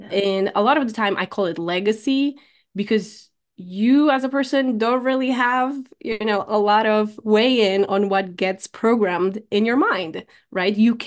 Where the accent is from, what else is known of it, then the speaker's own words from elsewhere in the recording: Poland; now in United States; The fact that I immigrated from Poland to United States was another part of it.